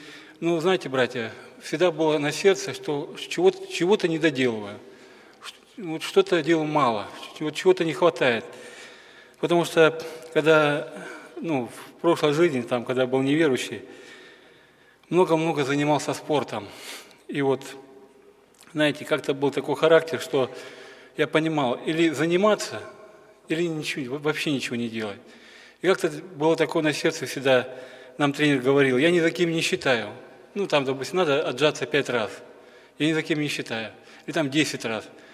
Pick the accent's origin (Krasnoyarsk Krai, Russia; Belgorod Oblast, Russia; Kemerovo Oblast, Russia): Krasnoyarsk Krai, Russia; Tutonchany; я из Ивентии, поселок Тутанчаны. Это вот, если кто знает, есть центр России, поселок Тура, есть там река Нижняя Тунгусская. И по Нижней Тунгуске вниз 450 километров. Я как раз живу ровно посередине от Туруханска и от Туры.